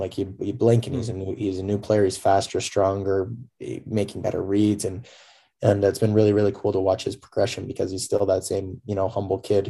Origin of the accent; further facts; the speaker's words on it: Waterdown, Ontario, Canada; I grew up in Waterdown, which is you know, Hamilton, part of the Hamilton District School Board and everything, and so I affiliate with Hamilton as I was growing up.